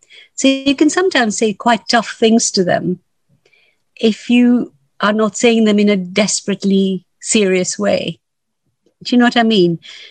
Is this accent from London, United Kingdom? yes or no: yes; London, United Kingdom; So they'll say, where do you come from? I'd say, you know, West London. No, where do you really come from? I said, yeah, West London.